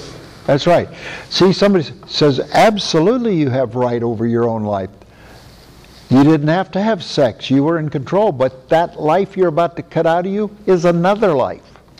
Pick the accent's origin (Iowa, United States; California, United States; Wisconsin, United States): Iowa, United States; I was raised in Iowa. We don't go do a washing. We do washing.